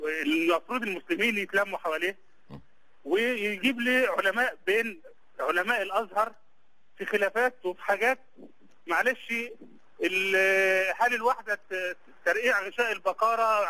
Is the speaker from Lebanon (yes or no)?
no; Egypt; now in Saudi Arabia; احنا من مصر انا مصري مقيم في السعودية.